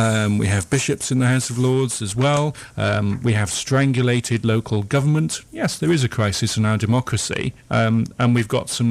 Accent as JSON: {"language": "English", "region": "Wales", "country": "United Kingdom", "tie": "born or raised there", "said": "Where I grew up in South Wales, in the South Wales Valleys"}